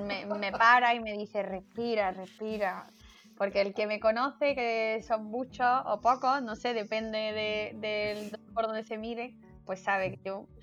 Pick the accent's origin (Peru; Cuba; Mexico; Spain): Spain; Córdoba, Andalusia; now in El Puerto de Santa María, Spain; Aunque yo soy cordobesa y me vaya a escuchar más de una vez hablar así con la boca muy abierta. Pero ya llevo 5 años viviendo en el puerto de Santa María